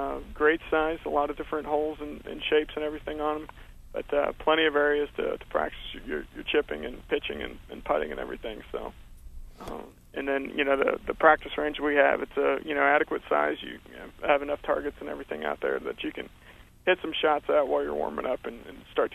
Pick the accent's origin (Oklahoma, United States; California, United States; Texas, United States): Oklahoma, United States; I'm originally from Oklahoma.